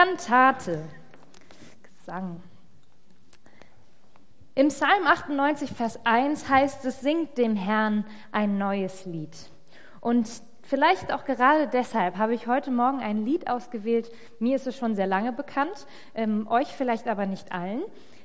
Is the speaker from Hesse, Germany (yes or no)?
no; Schleswig-Holstein, Germany; in dem für mich schönsten Bundesland der Welt, Schleswig-Holstein, wo ich herkomme